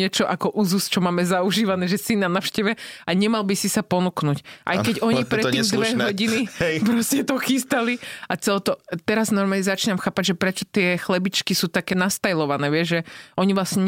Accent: north, Slovakia; now in California, United States; Ja som zo severu, takže tam bolo aj trošku zimšie

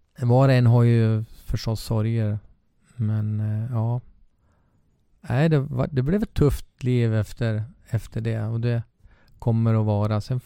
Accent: Gävle, Gävleborg County, Sweden; för jag är från Gävle.

